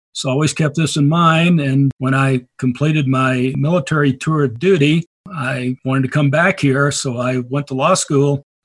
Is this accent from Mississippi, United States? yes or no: yes; Mississippi, United States; also born or lived in Tennessee; Well, originally I was born down south and I was brought up down there, Mississippi, and then in Tennessee.